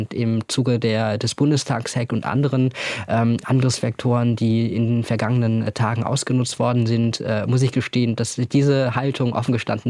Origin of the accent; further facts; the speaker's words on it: Germany; now in Hannover, Germany; ich komme aus dem Umland von Hamburg, wir sind dann nach Hannover gezogen, große Stadt.